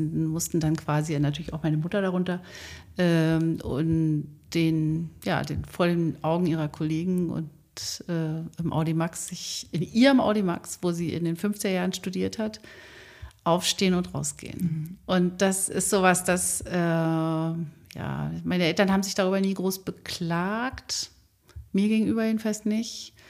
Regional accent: Biesdorf, Berlin, Germany; also ich komme aus Biesdorf

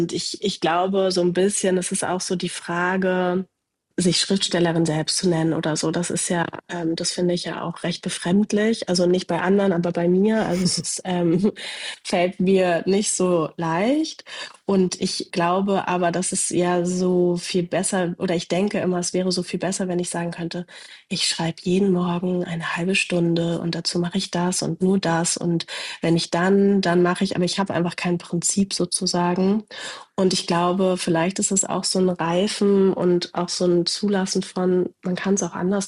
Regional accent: Berlin, Germany; ich bin ja in Berlin groß geworden auch.

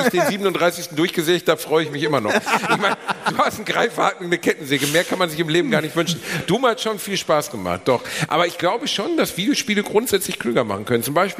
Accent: Gelsenkirchen, North Rhine-Westphalia, Germany; ich bin in Gelsenkirchen aufgewachsen

